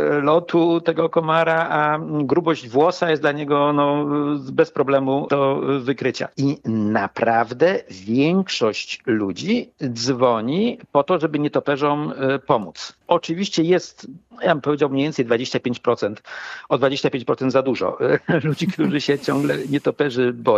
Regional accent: Poznań, Greater Poland Voivodeship, Poland; Ja jestem z Poznania.

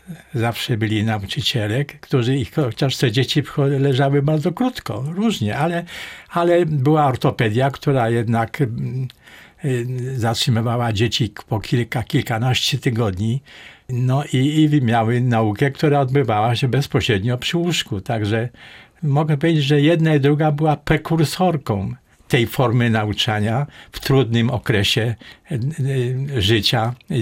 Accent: Łódź, Łódź Voivodeship, Poland; ja jestem Łodzianinem i miałem taki okres w swoim życiu, że wysiedlony przez Niemców z rodzicami do dziadków, do Łużkowic

